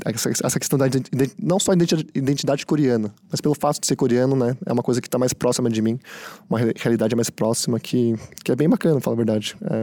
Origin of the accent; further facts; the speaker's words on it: São Paulo, Brazil; born there; eu nasci em São Paulo.